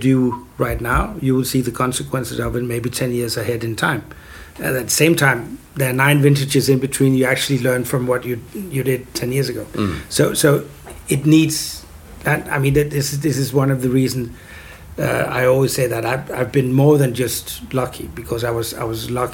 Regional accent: Copenhagen, Capital Region of Denmark, Denmark; but in Copenhagen, which is sort of, you know, my hometown.

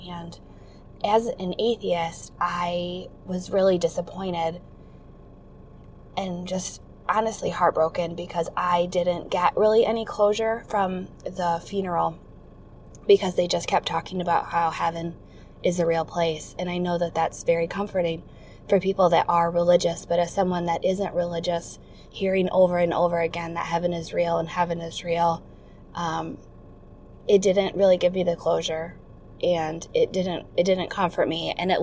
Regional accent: Michigan, United States; I'm from Michigan. I am 26 years old

